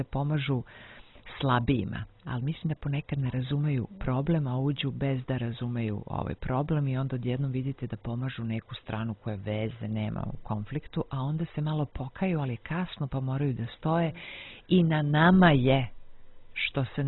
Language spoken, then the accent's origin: Serbian; Belgrade, Serbia; Ja rekao, ja sam iz Beograda, moji su iz Crne Gore.